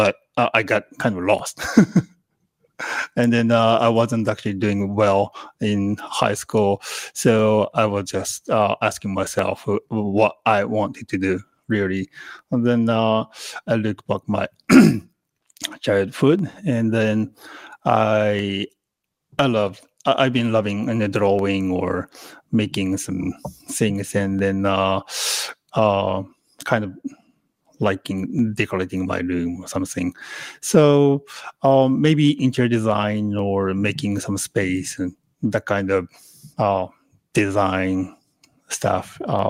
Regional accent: Shizuoka, Japan; also born or lived in United States; I was born and raised in Shizuoka Prefecture, pretty much a center of Shizuoka, Shizuoka City. After I graduated from high school, I moved to the U.S.

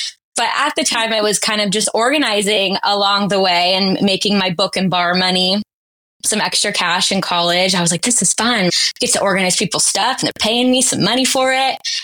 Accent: California, United States; born or raised there; now in Sacramento, United States

